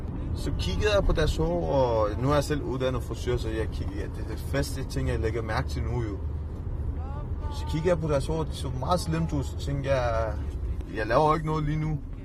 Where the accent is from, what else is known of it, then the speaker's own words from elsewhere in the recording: Iran; now in Denmark; Jeg flygtede fra Iran.